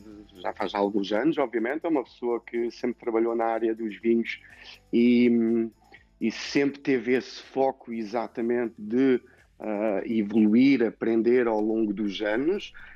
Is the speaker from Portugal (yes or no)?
yes; Portugal; also born or lived in France; E no fundo eu nasci em França, voltei para Portugal com cerca de 9 anos.